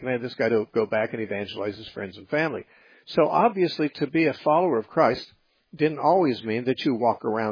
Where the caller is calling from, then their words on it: Vancouver, British Columbia, Canada; from Vancouver, B.C.